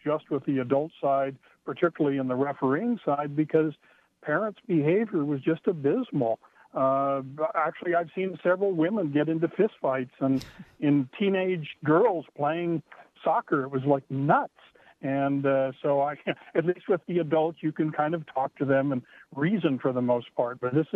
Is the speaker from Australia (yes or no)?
no; California, United States; moved away as an adult; now in Dallas, United States; I came from Southern California, was involved in youth sports there for quite a few years, came out here to Dallas 10 years ago